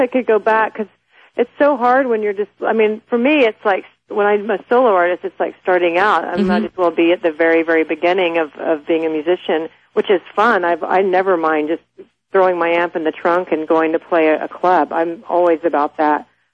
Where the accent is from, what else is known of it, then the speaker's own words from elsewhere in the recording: Texas, United States; and I'm from Texas, so I grew up really into blues and a lot of crossing over.